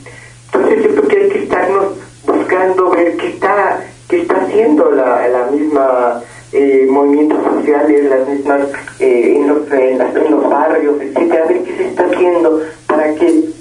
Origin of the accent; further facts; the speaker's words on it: Mexico; tomar conciencia como trabajador, como mexicano, de que el país está destruido